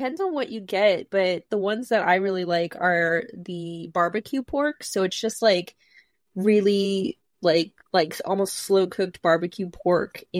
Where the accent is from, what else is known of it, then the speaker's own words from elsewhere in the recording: Kansas, United States; I'm from Kansas. It's just, yeah, I'm a barbecue lady.